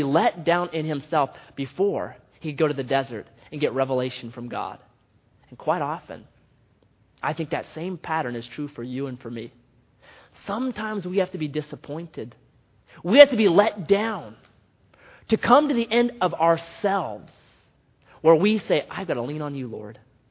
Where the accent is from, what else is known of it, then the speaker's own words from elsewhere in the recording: Oregon, United States; Well, I'm from Oregon. And so I went to shake his hand Oregon style, and he went to shake my hand island style.